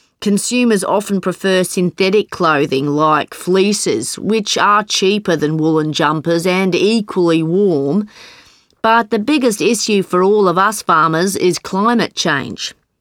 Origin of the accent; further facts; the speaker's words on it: New South Wales, Australia; So, I'm from New South Wales, where over 30% of sheep farming takes place.